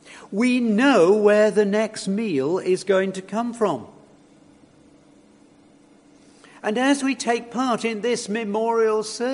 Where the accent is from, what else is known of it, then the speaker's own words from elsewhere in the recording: United Kingdom; And because we're British and it's conventional anyway